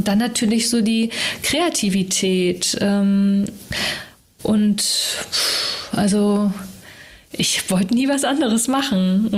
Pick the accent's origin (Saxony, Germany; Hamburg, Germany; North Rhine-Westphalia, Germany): Hamburg, Germany; Barmbek, aufgewachsen jetzt so mit den Eltern und Schulzeit war ja so im Norden Richtung Sasel, Wellingsbüttel, geboren in Farmsen. Und dann ging es eigentlich querbeet, also dann Eimsbüttel und dann auch einmal Ottensen und dann jetzt konstant eigentlich so St. Pauli, Altona